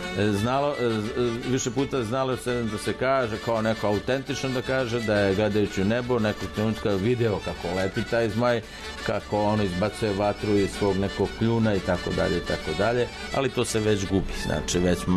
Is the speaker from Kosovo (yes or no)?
no; Magudica, Moravica District, Serbia; ja sam iz Magudice, mada nove generacije, vreme čini svoje, kažu da smo iz Milanovca